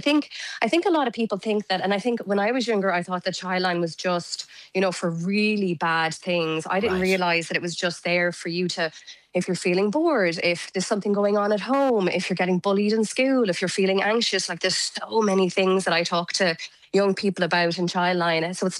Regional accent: Tipperary, Munster, Ireland; I'm from Tipperary and I didn't know about it.

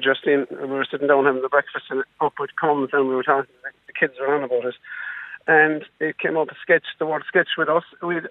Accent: Munster, Ireland; I'm a farmer from Kerry.

